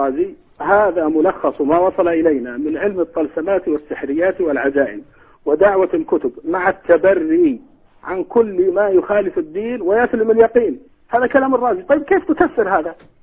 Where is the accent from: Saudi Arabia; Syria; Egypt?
Saudi Arabia; مشكلة عندنا في السعودية الآن اسمها مشكلة الإرهاب